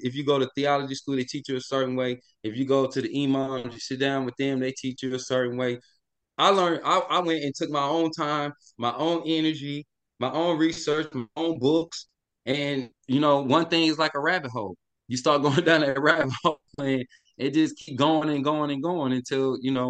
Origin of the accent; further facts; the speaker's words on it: Tulsa, Oklahoma, United States; now in Atlanta, United States; I'm originally from Tulsa, Oklahoma. You know what I mean? I went to University of Oklahoma. I reside in Atlanta right now